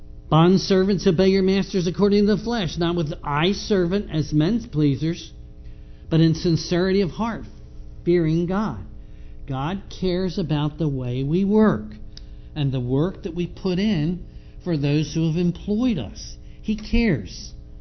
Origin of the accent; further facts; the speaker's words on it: Northeast, United States; I come from the Northeast, and I don't know about different sections of the country